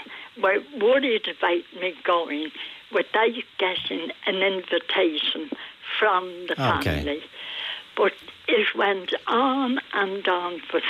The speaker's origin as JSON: {"language": "English", "country": "Ireland", "said": "And the gentleman opened the door and I told him I was from Ireland and that I had found my mum here"}